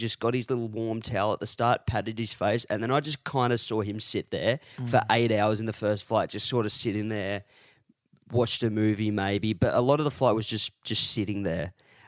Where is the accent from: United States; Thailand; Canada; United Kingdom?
United Kingdom; I am the Brit of BLT.